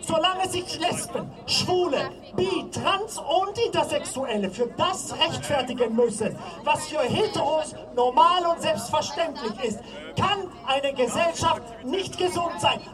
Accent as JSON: {"language": "German", "town": "Stuttgart", "region": "Baden-Württemberg", "country": "Germany", "tie": "born or raised there", "moved": "yes", "said": "Ich habe vor 22 Jahren meine Heimat Stuttgart verlassen"}